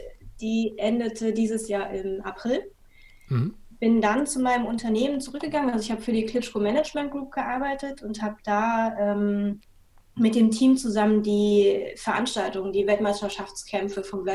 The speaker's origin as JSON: {"language": "German", "region": "Hamburg area", "country": "Germany", "said": "ich komme aus der Nähe von Hamburg"}